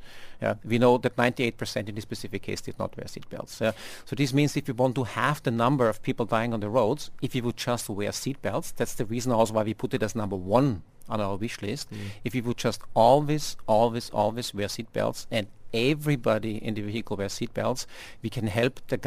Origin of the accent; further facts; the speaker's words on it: Austria; Like in my home country, in Austria